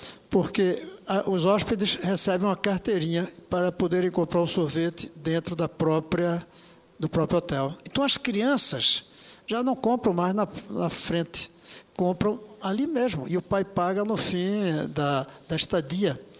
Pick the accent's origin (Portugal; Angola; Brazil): Brazil; Pernambuco; born there; moved away as an adult; now in Brasília, Brazil; Eu sou representante, sou candango representante de Brasília, mas nasci em Pernambuco, mantenho minhas relações, já saí de lá adulto